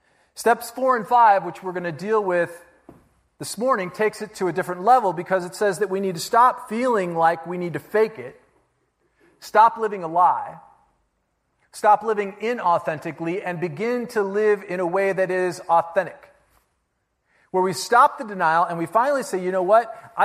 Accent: Chicago Heights, Illinois, United States; Like, I grew up poor in the South Side and grew up in Chicago Heights.

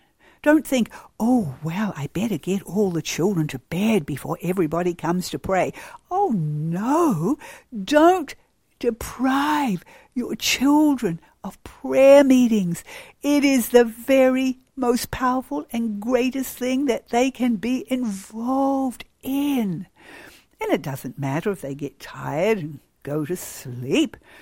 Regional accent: New Zealand; Because we come from New Zealand, sheepskins were very readily available

